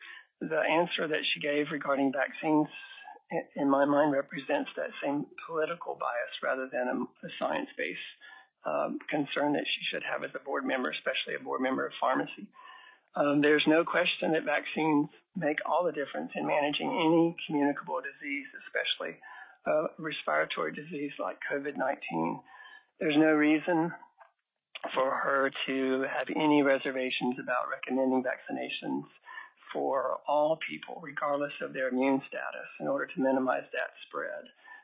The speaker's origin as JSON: {"language": "English", "region": "North Carolina", "country": "United States", "tie": "born or raised there", "said": "I've worked in North Carolina and Virginia as well. My home state is North Carolina."}